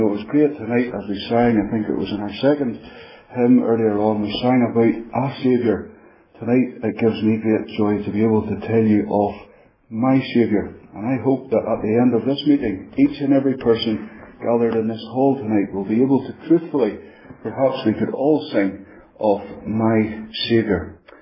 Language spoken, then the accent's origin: English; Northern Ireland, United Kingdom; moved away as an adult; now in Fife, United Kingdom; how I was born and brought up in Northern Ireland and how I've ended up to be in Fife. We have been here now for, we've lived in Fife for 3 years